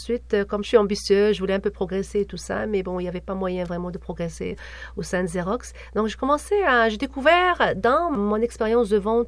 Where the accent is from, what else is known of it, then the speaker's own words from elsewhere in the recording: New Jersey, United States; Je viens de New Jersey, il y avait quand même de la neige, mais je n'ai jamais vu autant de neige.